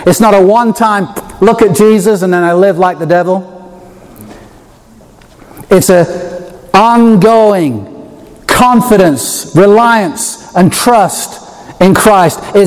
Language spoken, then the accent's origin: English; England, United Kingdom; moved away; Growing up in England